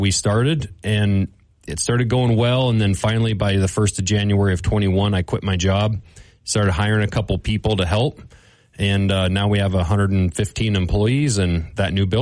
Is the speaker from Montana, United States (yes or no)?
yes; Lincoln, Montana, United States; I grew up in Lincoln, Montana, and started making knives when I was 11.